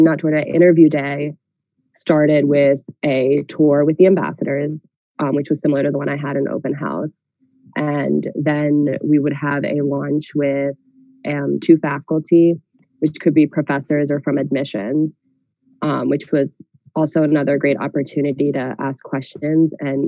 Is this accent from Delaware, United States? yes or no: yes; Delaware, United States; I'm from Delaware, and I attended University of Delaware for my undergrad and then University of Delaware for my post-bac. So this was my first time leaving Delaware.